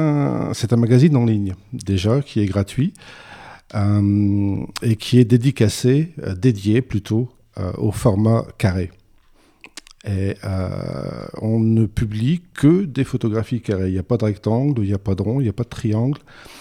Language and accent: French; Berck-sur-Mer, Hauts-de-France, France; moved away as an adult; also born or lived in United Kingdom; À l'origine, je suis du Pas-de-Calais. J'habitais à Berck-sur-Mer. Et j'ai émigré en Grande-Bretagne pendant 25 ans.